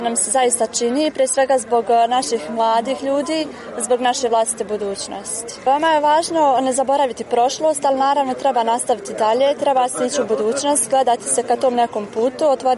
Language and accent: Serbian; Republika Srpska, Bosnia & Herzegovina; Ja dolazim iz Republike Srpske